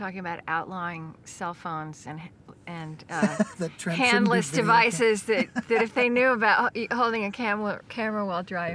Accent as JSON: {"language": "English", "region": "Oklahoma", "country": "United States", "tie": "born or raised there", "lives_now": "Minnesota, United States", "said": "I grew up in Oklahoma. My kids are growing up in Minnesota, so it feels like home."}